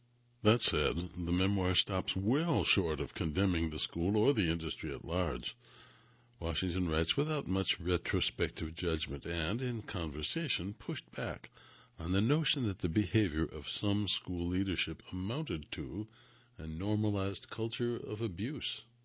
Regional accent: Trinidad & Tobago; I grew up in Trinidad, went to high school there, and to answer the question, I have to answer it within the context of my formative education, which was based off the English system

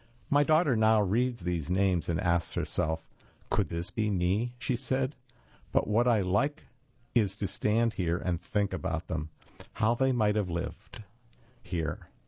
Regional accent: New Orleans, Louisiana, United States; I imagined New Orleans, my hometown, once the busiest slave market in the country

